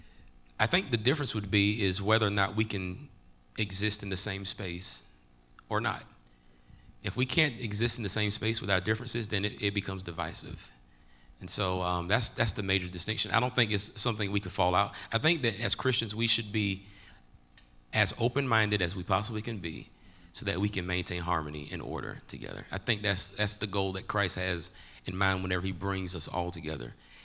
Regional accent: Mullins, South Carolina, United States; I am an African American from Mullen, South Carolina, and we were raised on

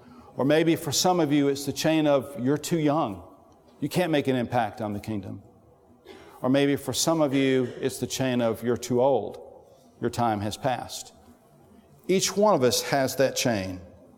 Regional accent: Greenwood, United States; We grew up together in Greenwood. We were best friends, strong bonds.

